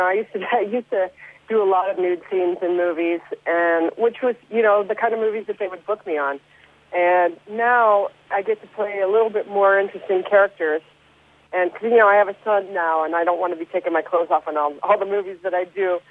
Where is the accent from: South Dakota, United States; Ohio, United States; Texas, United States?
Ohio, United States; I've been a Peyton Manning fan because I'm from Ohio, and he's like the closest thing to greatness to us.